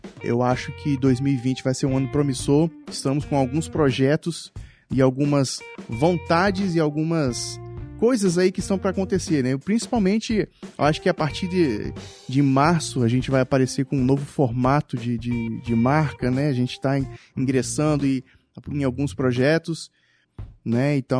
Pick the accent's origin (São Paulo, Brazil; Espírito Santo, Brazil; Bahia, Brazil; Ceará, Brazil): Espírito Santo, Brazil; Nós somos aqui do Espírito Santo